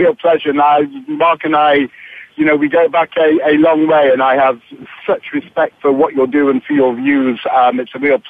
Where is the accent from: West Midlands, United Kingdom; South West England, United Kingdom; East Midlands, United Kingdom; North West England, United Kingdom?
North West England, United Kingdom; Manchester; moved away as an adult; now in Israel; Born and bred in Manchester, went to Leeds University and moved to Israel in the late 1980s.